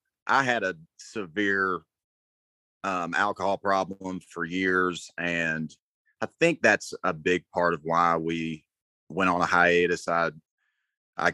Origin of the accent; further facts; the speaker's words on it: the South, United States; accent: Southern; Yeah, so it's impossible for me to hide my Southern accent, or when I sing, it's going to come out. So it's still got the Southern thing to it.